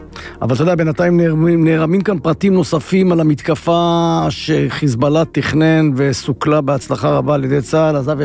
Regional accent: Ashdod, Southern District, Israel; אני מאשדוד לוקח לי בבוקר רגיל, ביום ראשון, משהו כמו שעה וחצי

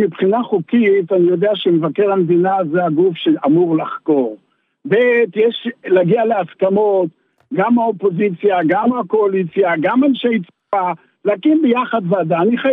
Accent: Nir Yisrael, Southern District, Israel; מושב ניר ישראל.

